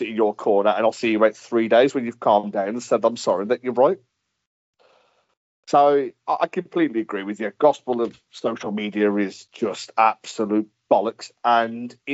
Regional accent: Birmingham, West Midlands, United Kingdom; I'm from Birmingham and I'm smart.

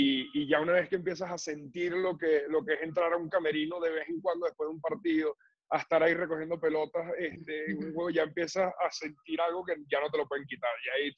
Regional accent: Venezuela; ver el futuro como futbolista venezolano era difícil

